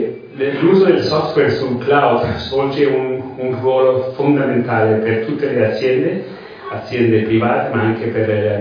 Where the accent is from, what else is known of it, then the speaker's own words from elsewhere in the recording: Spain; Italian is a second language; Come potete sentire, non sono italiano, sono spagnolo, sono caduto dalla Spagna.